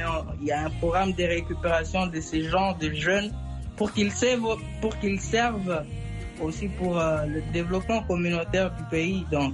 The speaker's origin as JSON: {"language": "French", "region": "North Kivu", "country": "DR Congo", "said": "Vous savez, chez nous au Nord Kivu, c'est quand même pas bien de le dire ainsi, mais c'est une vérité."}